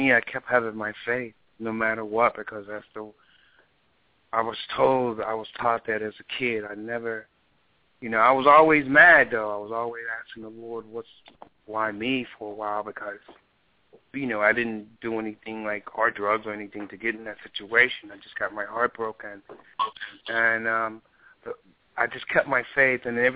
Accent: Texas, United States; because I was always connected around older musicians and gospel musicians, because I'm from Texas.

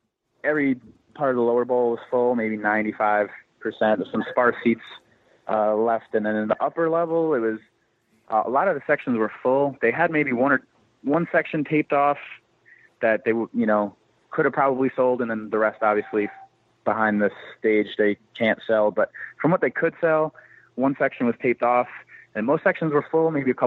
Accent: New York, United States; I'm not from Philly. I'm from upstate New York.

